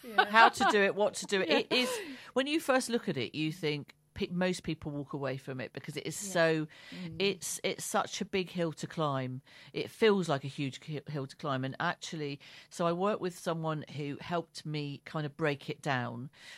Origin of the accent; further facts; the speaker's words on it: Gravesend, South East England, United Kingdom; I grew up in Gravesend, so I went there, and so there was a connection there with Maidstone.